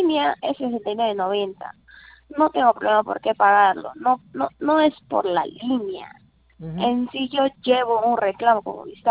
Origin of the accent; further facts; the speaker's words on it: Iquitos, Loreto, Peru; me acerqué a la central de mi ciudad, yo soy de Iquitos, pues